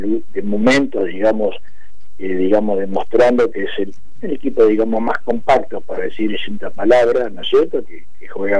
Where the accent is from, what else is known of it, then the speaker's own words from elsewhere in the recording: Uruguay; yo, como soy uruguayo